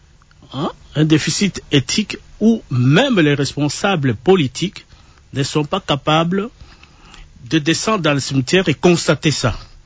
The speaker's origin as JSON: {"language": "French", "region": "Kongo Central", "country": "DR Congo", "said": "un peu partout chez nous au Bas-Congo"}